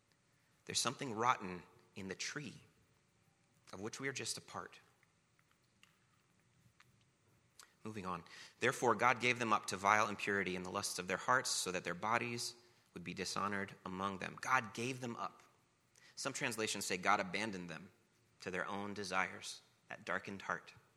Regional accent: United States; That is important to me because I'm American.

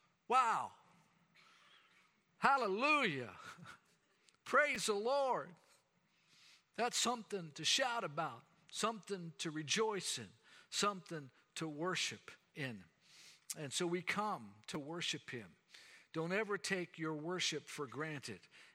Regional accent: Jacksonville, Florida, United States; I remember growing up in Alliance Church in Jacksonville, Florida

